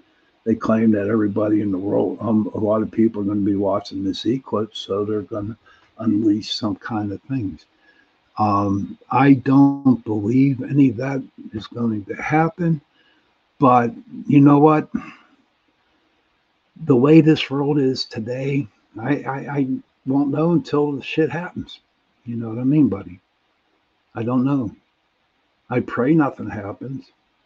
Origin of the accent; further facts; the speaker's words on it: Pittsburgh, Pennsylvania, United States; I'm from Pittsburgh.